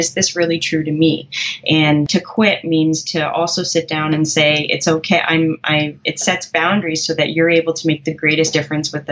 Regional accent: Canada; sorry, I'm a Canadian, I use kilometers.

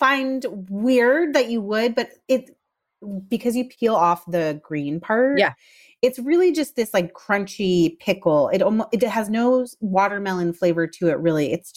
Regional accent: Southern United States, United States; I would not be a good Southerner? Did I even count as a Southerner? If I didn't say also pickled okra.

